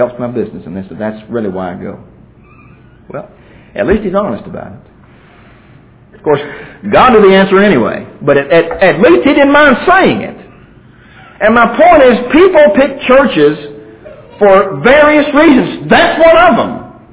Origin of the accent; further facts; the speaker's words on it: Kentucky, United States; When we were living back in my hometown up in Kentucky